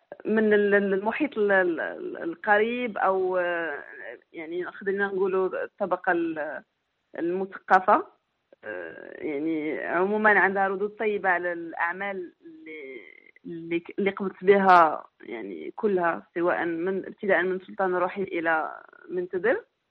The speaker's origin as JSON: {"language": "Arabic", "town": "Casablanca", "region": "Casablanca-Settat", "country": "Morocco", "tie": "born or raised there", "moved": "as an adult", "said": "أنا زديت في مدينة الدار البيضاء وترعرعت فيها في المغرب يعني لغاية 18 سنة،"}